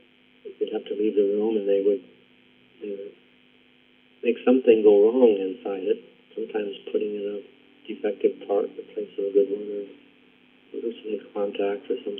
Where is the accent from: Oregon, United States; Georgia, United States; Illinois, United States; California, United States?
Oregon, United States; And growing up in Oregon, San Francisco, I knew it was someplace way south of us in a big city.